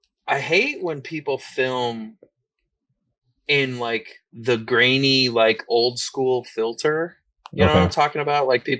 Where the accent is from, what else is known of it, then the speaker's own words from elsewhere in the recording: New York, United States; Like I'm from upstate. I'm from the Adirondacks, dude. I'm from upstate New York. There ain't shit up there, you know?